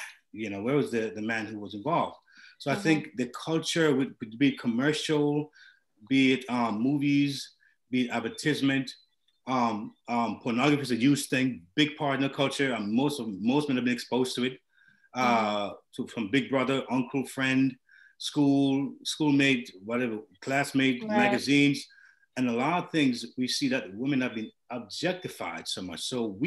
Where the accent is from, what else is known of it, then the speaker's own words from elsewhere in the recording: Jamaica; born there; you know, I was born in Jamaica, and I've heard enough